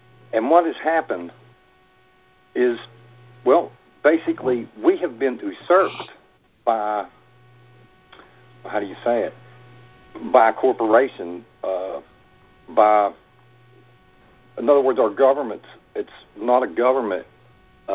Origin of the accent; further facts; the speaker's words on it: West Virginia, United States; I'm from West Virginia.